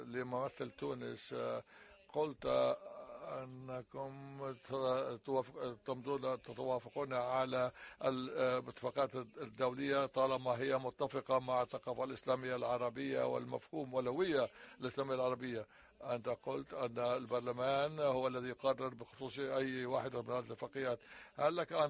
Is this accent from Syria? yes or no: no; Egypt; أنا طالب وباحث من مصر، أتيت هنا صدفة